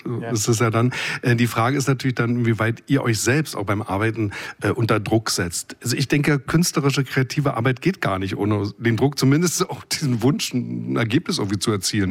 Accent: Berlin, Germany; also born or lived in Leipzig; Wir haben gerade schon ein bisschen gesprochen über Leipzig, wo ich lange gelebt habe. Und ich sage Ihnen so, in den 80ern als Berliner in Leipzig war nicht so einfach.

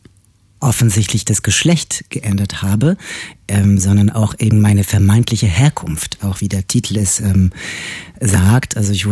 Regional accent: France; German is a second language; Als Franzose natürlich zuerst.

